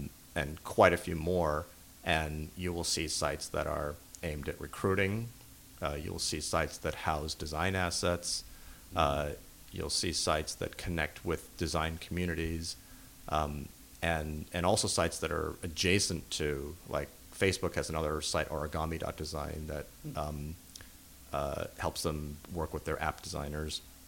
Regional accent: Manhattan, New York, United States; I think that growing up in Manhattan and being kind of a street kid

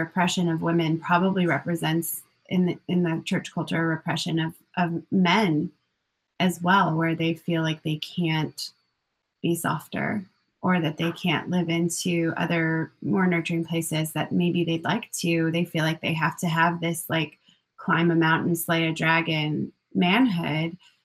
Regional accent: Colorado, United States; And then it's like, I grew up in Colorado.

